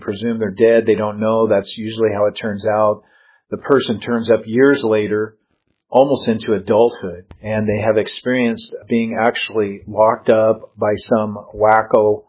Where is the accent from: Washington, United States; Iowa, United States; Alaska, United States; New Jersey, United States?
Washington, United States; Seattle; a radio show I had been on in Seattle, Washington, my hometown